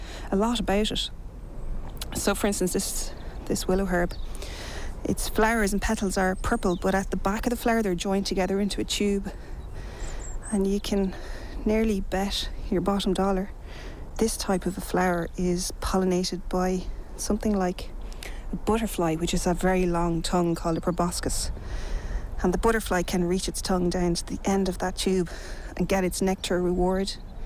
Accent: Kells, County Meath, Ireland; I was born and raised in County Meath on a dairy farm just outside of Kells.

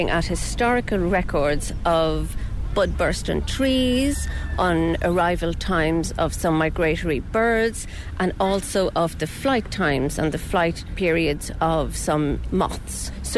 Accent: Leinster, Ireland; I'm from the Cooley Peninsula in County Louth, and I grew up on a small farm there, so I was kind of always interested in conservation.

